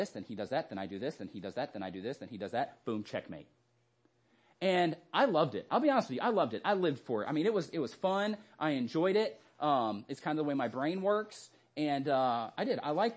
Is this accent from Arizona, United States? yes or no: yes; Arizona, United States; I grew up in Arizona.